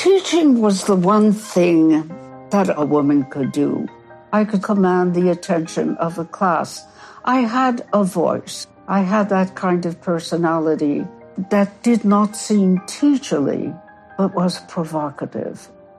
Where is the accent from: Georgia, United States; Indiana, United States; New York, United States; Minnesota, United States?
New York, United States; Brooklyn; born there; I think I was born in Bensonhurst, which is a section of Brooklyn. I received my BA from Brooklyn College, 1945.